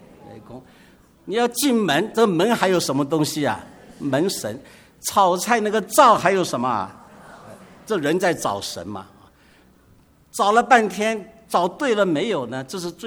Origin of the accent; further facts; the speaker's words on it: China; 我们中国人叫做晋商